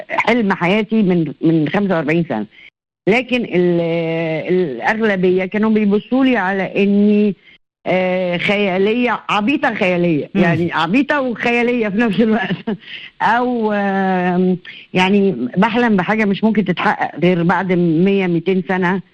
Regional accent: Egypt; يعني احنا كمصريين اتعودنا انه خلاص ندفن

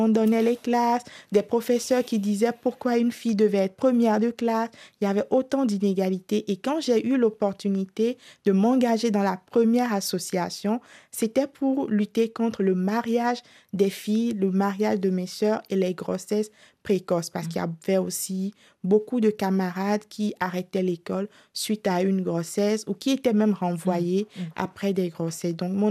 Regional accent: Benin; Effectivement, je viens du Bénin.

